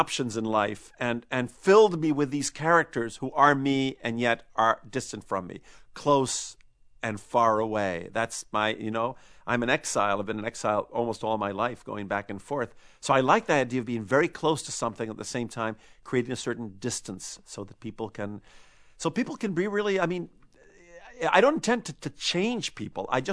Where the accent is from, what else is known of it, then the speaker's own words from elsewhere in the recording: New York, United States; accent: New York; with my people from North Carolina, I've made this my home in spite of my New York accent, you know. And si hablar en castellano, if I spoke in Spanish, it was my Chilean accent. I'm from far away, and yet this is my home.